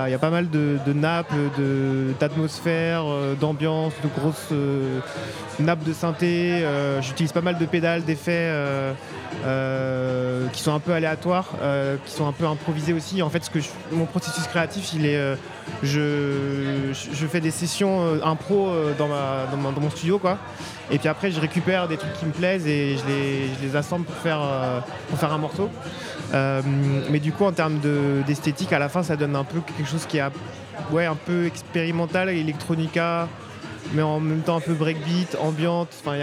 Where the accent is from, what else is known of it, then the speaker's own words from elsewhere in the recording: Brittany, France; j'ai grandi en Bretagne, mes grands-parents parlaient breton, j'allais dans les fest-noz, dans les bagados avec mes parents, mais bon, pas plus que ça, quoi. Je parle pas breton, j'ai jamais fait de Binou ni de Bombarde.